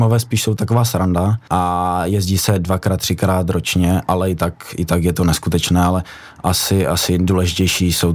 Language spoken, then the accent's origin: Czech; Ostrava, Moravian-Silesian Region, Czechia; Já jsem z Ostravy, takže v Beskydech hodně, no, jsme jezdili.